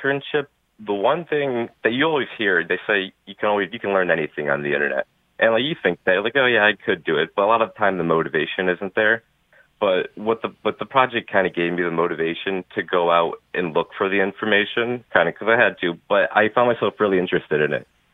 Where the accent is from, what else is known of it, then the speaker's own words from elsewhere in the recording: East Hartford, Connecticut, United States; I grew up in East Hartford, right down the road from Pratt & Whitney.